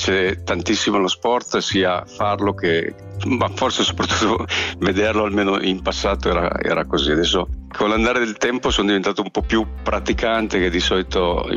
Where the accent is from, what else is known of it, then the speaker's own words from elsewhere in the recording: Cuneo, Piedmont, Italy; Sono di Cuneo, sì.